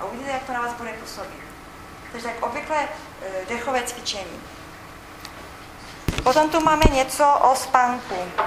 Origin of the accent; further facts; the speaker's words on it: Ostrava, Moravian-Silesian Region, Czechia; Já pocházím z Ostravy, já jsem na škole chodívala na brigády